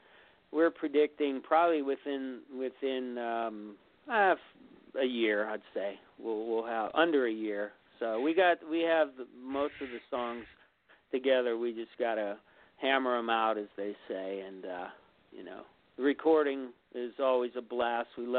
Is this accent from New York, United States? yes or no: no; Pittsburgh, Pennsylvania, United States; I grew up in Pittsburgh